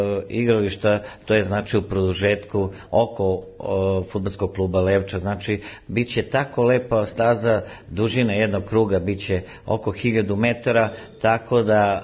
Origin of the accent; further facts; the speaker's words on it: Oporić, Serbia; born there; a sa mojom mestom odakle sam ja rođen iz Oporića